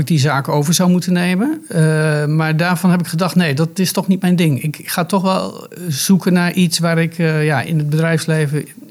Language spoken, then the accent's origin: Dutch; Epe, Gelderland, Netherlands; Ik heb de middelbare school gedaan in het dorp waar ik geboren ben, in Epe.